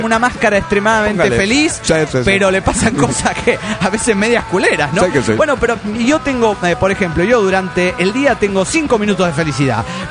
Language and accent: Spanish; Mexico City, Mexico; del DF mexicano.